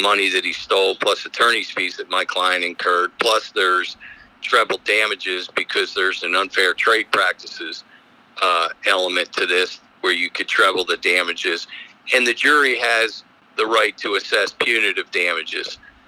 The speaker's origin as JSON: {"language": "English", "town": "Philadelphia", "region": "Pennsylvania", "country": "United States", "said": "Well, I practice in Columbia and I'm from Philadelphia."}